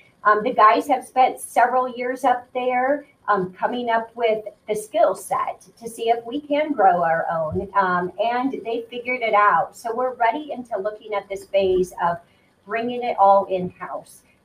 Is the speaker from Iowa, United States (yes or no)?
yes; Iowa, United States; You know, they used to get some from my home state, Iowa, so I was pretty proud of that.